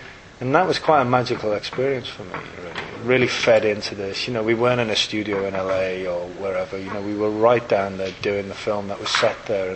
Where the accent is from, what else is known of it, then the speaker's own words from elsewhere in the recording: England, United Kingdom; being English and coming from that Shakespearean thing